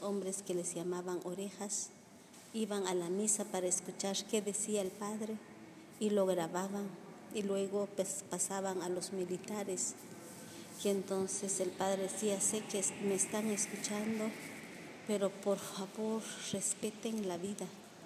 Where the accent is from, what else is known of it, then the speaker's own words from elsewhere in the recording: Chimaltenango, Guatemala; Yo soy de Pachunchimaltenango, Guatemala.